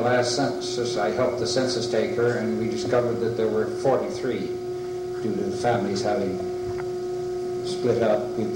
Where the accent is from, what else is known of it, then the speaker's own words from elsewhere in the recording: White Plains, New York, United States; also born or lived in Brewster; No, our winters in... We lived in after 1905 in White Plains.